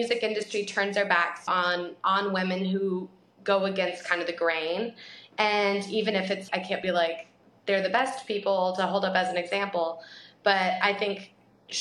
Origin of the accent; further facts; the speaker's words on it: Texas, United States; I was reading those comments because I'm from Texas. … from Texas. I love my girl, my Texas girls.